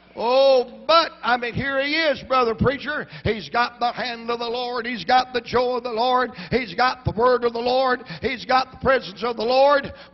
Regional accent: Virginia, United States; now in Atlanta, United States; I'm from the Blue Ridge Mountains of Virginia. My little wife was from the Blue Ridge Mountains of North Carolina.

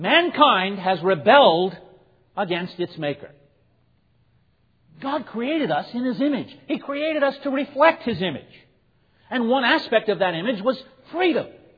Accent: Baltimore, Maryland, United States; born there; I was born in Baltimore in the city. I think it was called Memorial Hospital. Is that still there?

